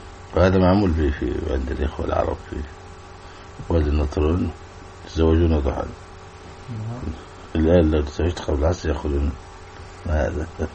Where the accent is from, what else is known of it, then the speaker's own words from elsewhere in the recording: Egypt; ويوجد في الأغاني القديمة حتى عندنا في مصر كان فيها شيء يدعو إلى مثلا الأدب